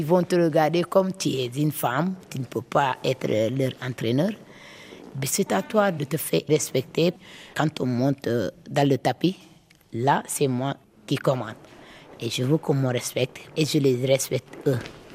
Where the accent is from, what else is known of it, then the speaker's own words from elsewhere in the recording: Casamance, Senegal; Quand j'étais dans mon village natal, c'est à Moulon Prayer. Je suis l'ethnie Diola en Casamance.